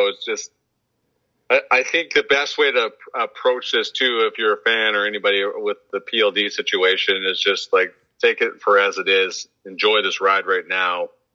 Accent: Calgary, Alberta, Canada; I grew up in Calgary.

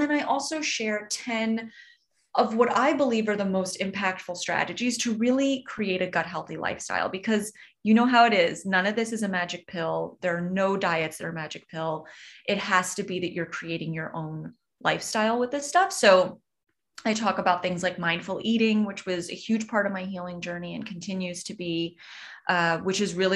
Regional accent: New York, United States; That's another thing about being a New Yorker, being a foodie

